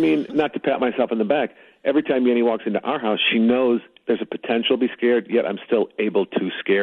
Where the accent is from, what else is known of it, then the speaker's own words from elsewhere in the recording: Chicago, Illinois, United States; I save that just for my hometown folks in Chicago on Patty's show.